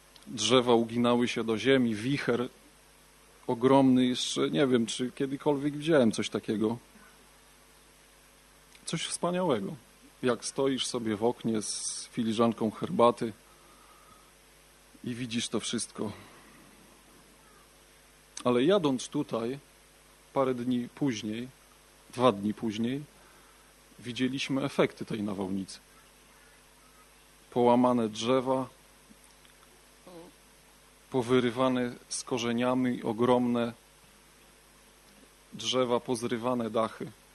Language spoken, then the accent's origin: Polish; Ciechanów, Masovian Voivodeship, Poland; jestem z Ciechanowa.